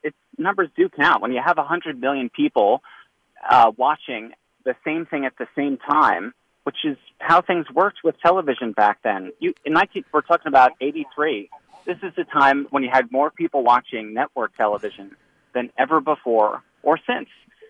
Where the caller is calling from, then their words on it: New York, United States; I'm not in Australia. I'm in the U.S. at the moment. I'm in New York.